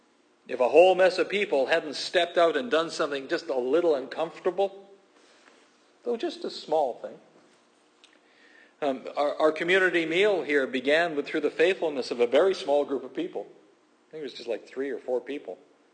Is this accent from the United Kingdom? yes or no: yes; England, United Kingdom; I didn't want to offend her because I'm English, right?